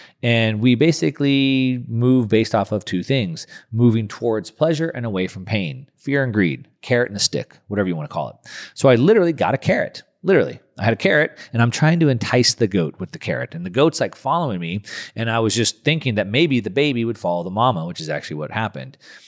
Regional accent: California, United States; I'm just a beach guy. I grew up in Southern California. I'm a surfer guy.

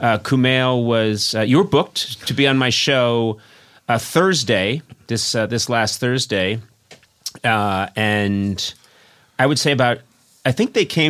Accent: New England, United States; But I'm from New England, and when we say bay, it comes out as B.

